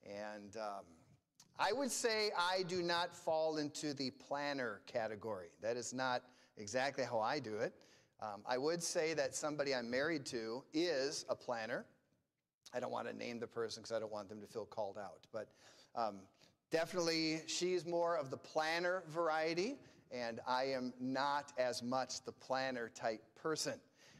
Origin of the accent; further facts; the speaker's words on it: Brooklyn Center, Minnesota, United States; both my wife and I grew up in Minnesota. My wife is from the St. Cloud area. I'm from Brooklyn Center, so just a stone's throw away from Straight Gate.